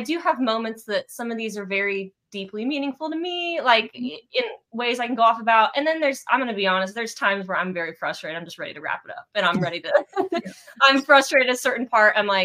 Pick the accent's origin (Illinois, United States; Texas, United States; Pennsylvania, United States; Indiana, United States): Illinois, United States; I grew up in Southern Illinois, like rural, like a farming family, you know?